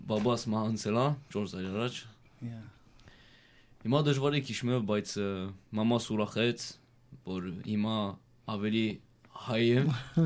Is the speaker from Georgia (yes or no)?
no; Valence, Auvergne-Rhône-Alpes, France; Armenian is a second language; Այո, Վալանս քաղաքի ծնված եմ, մեծացել եմ Ֆրանսիա, անշուշտ, մեր ծնողներս հոն ծնված են։